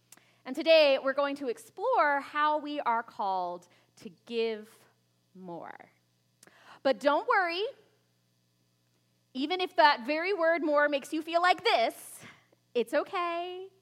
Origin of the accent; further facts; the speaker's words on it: Florida, United States; Now, remember, I'm from Florida. I had never seen a professional sports game before I met John